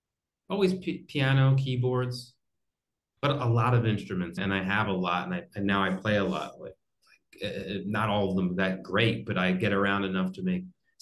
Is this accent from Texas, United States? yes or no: no; New Jersey, United States; I grew up in New Jersey and close to Philadelphia.